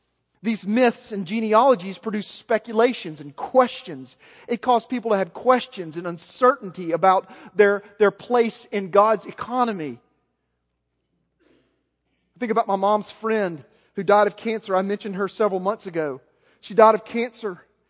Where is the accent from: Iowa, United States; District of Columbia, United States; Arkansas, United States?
Arkansas, United States; Little Rock; I'm from West Little Rock. It's a lot like East Memphis.